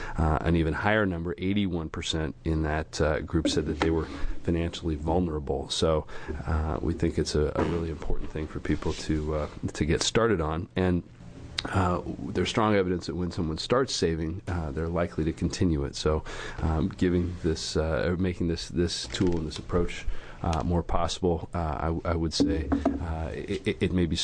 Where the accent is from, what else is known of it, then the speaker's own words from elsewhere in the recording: Beaverton, Oregon, United States; from Beaverton.